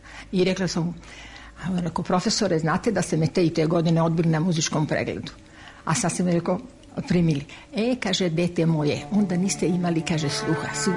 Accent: Tetovo, Polog, North Macedonia; also born or lived in Romania; otac je bio pečalbar, tako da sam tamo rođena, ali su i moja majka i otac tetovci, tako da kad je moj otac umro, moja mama se je vratila u Tetovo, dovela mene i moga starijeg brata.

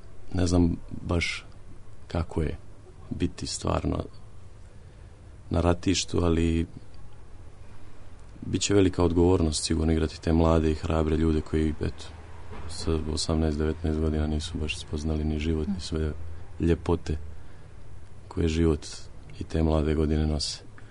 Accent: Trebinje, Republika Srpska, Bosnia & Herzegovina; ja dolazim iz Trebinja, gdje rođen sam 93. godine u toku rata

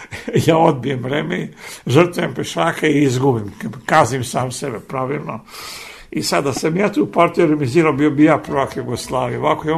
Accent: Belgrade, Serbia; born there; ja sam i sam rođen u Beogradu.

